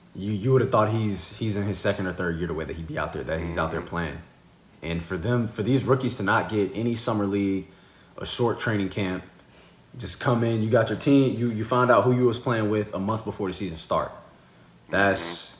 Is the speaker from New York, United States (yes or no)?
no; Sacramento, California, United States; Yo, I'm from Sacramento, man. I love the Kings